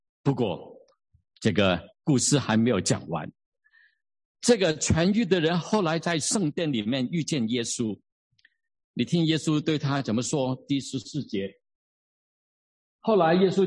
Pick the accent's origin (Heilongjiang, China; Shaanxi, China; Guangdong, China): Guangdong, China; 我们可以吃去我们广东人去饮茶